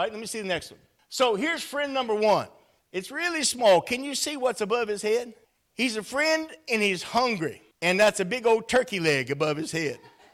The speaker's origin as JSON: {"language": "English", "town": "Shreveport", "region": "Louisiana", "country": "United States", "said": "I'm a Yankee. I'm from Shreveport. Okay. Yeah. I'm above Alexandria."}